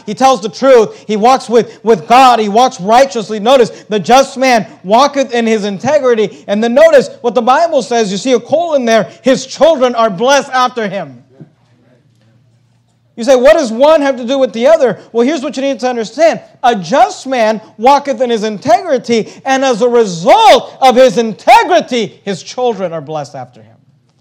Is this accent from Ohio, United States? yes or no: no; California, United States; when I was growing up, we grew up in the Bay Area, and we were poor.